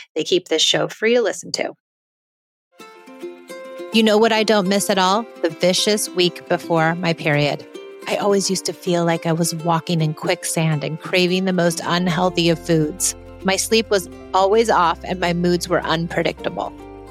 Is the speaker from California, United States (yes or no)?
yes; Los Angeles, California, United States; And we're both from Los Angeles, so it's nice to get away.